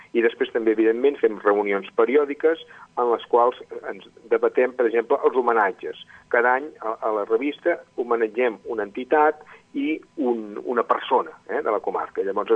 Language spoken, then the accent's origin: Catalan; Catalonia, Spain; I això forma part també de la nostra identitat com a catalans, no?